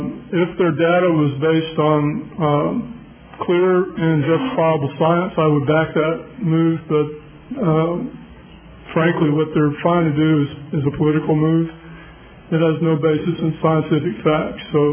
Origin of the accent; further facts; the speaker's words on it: Houston, Texas, United States; I'm here from Houston. I'm a free-ranging Aggie, and I sure appreciate y'all coming over here because Austin's out of my range today.